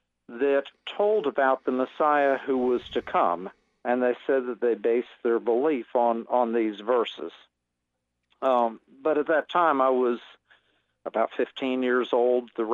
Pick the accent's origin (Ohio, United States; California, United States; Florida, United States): Florida, United States; Coral Gables; We were a Reform religious home, and I grew up in Coral Gables, Florida, just south of Miami.